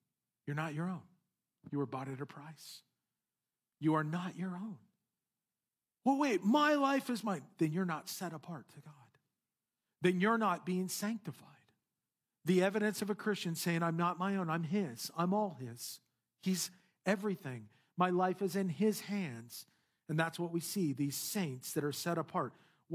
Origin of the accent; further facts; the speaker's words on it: Yorba Linda, California, United States; I was born in Yorba Linda. So, I mean, I've been here for, 50 years. I've been here in Yorba Linda.